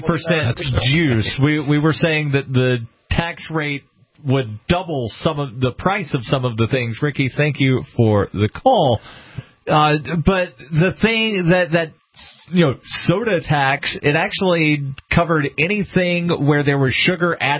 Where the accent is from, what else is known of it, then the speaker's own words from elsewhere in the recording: Alabama, United States; So I grew up in Alabama. We call everything Coke.